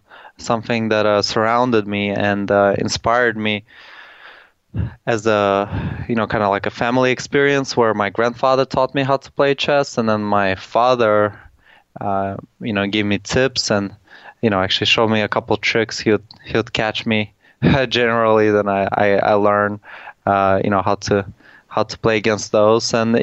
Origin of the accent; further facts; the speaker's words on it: Tashkent, Uzbekistan; Well, I grew up in the capital, and you know, it's transformed quite a bit